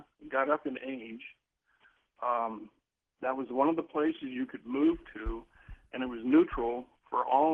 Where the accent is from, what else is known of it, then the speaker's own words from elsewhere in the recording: Spokane, Washington, United States; now I was raised in Spokane, Washington, and I'd never heard this before.